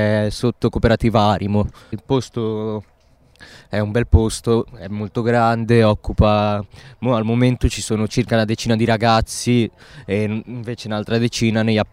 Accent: Marche, Italy; accent: slight Roman; ho 16 anni, sono nato e cresciuto nelle Marche, però non so se sentite una... piccola cadenza romana, no?

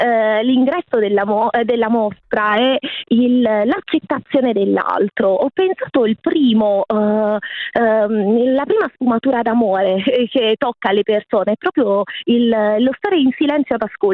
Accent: Basilicata, Italy; appunto io sono lucana

